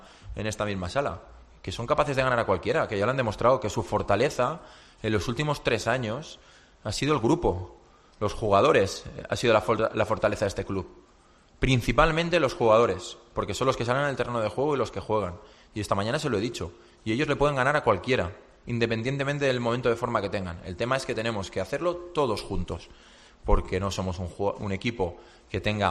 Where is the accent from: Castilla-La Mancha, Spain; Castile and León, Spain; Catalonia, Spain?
Catalonia, Spain; born there; soy socio del Barça, nací ahí al lado y no lo voy a negar, pero yo ahora mismo soy del Granada a muerte